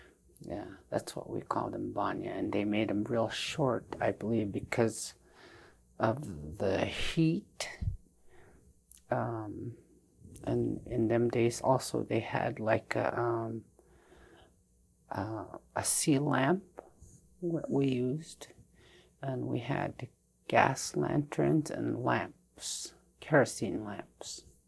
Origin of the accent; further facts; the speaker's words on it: English Bay, Alaska, United States; born there; And my mom was born in Portlock. My dad was born in English Bay. I was born in English Bay also